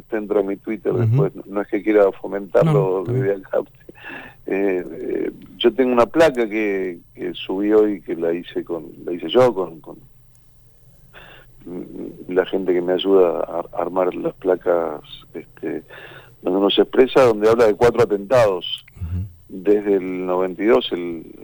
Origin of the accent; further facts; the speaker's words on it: Argentina; Yo soy argentino